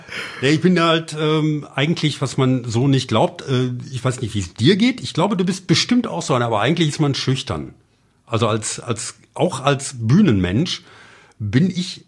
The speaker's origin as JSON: {"language": "German", "town": "Hamm", "region": "North Rhine-Westphalia", "country": "Germany", "said": "ich komme aus Hamm"}